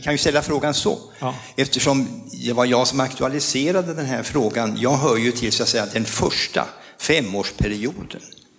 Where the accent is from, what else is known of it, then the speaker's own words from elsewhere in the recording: Stockholm, Stockholm County, Sweden; en fråga som jag känner som stockholmare varmt för.